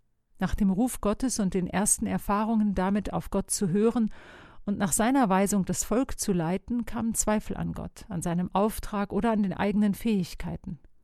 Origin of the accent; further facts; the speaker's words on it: North Rhine-Westphalia, Germany; in Gegenden wie in meiner Heimat Westfalen